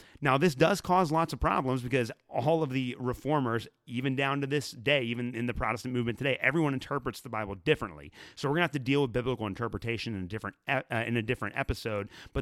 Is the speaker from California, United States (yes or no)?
no; Kentucky, United States; or how I pronounce that since I'm from Kentucky.